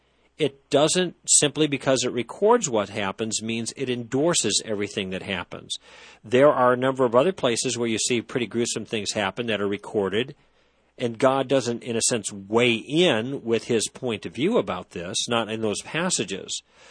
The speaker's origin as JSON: {"language": "English", "town": "Chicago", "region": "Illinois", "country": "United States", "tie": "born or raised there", "said": "Did you know I grew up there in Chicago?"}